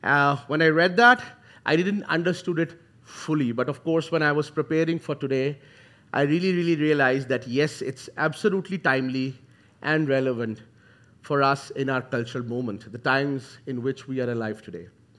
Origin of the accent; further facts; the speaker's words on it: Pakistan; moved away as an adult; for the ones who haven't heard me before, I'm originally from Pakistan. I'm a fifth-generation Christian, migrated to this beautiful country of ours in 2018 along with my wife